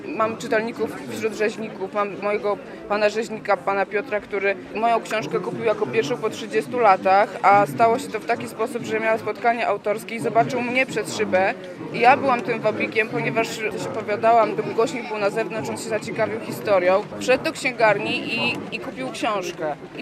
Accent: Hajnówka, Podlaskie Voivodeship, Poland; also born or lived in Białystok; bo po pierwsze się urodziłam w Białymstoku. Wprawdzie nie mieszkałam, bo mieszkałam całe świadome życie w Hajnówce, ale potem pracowałam w Kurierze Podlaskim, więc też trochę tutaj pomieszkiwałam

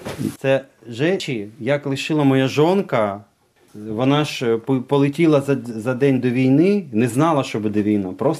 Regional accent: Ukraine; Polish is a second language; My Ukraińcy taki prosto.

